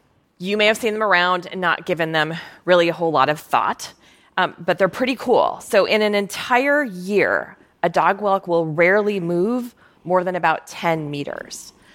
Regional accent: Minnesota, United States; But when I was growing up in Minnesota, one of my favorite things to do on a summer evening was grab my old Raggedy Ann sleeping bag

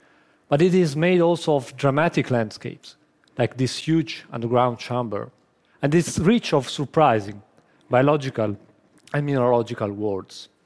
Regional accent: northern Italy, Italy; I started with this passion when I was really young in the mountains not far from my hometown in North Italy, in the karstic regions of the Alps and the Dolomites.

